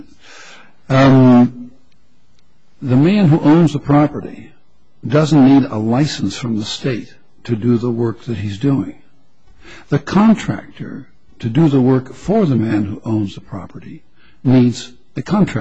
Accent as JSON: {"language": "English", "region": "California", "country": "United States", "said": "I'm a Californian, we use plain meaning"}